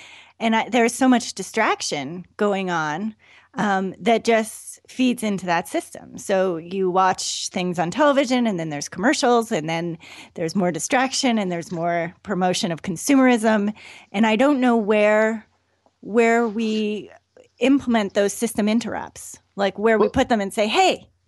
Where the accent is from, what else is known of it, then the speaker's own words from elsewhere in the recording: Canada; now in United States; I'm actually Canadian, so it's kind of a moot point because I can't vote here anyway